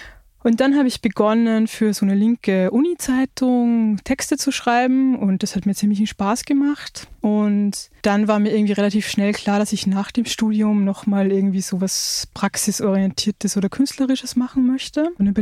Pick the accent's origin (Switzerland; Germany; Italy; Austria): Austria; Linz, Upper Austria; Ich komme ja aus Linz in Österreich und da gibt es in dem Vorort von Linz so eine kleine Stadt namens Leonding, aus der mein Vater kommt.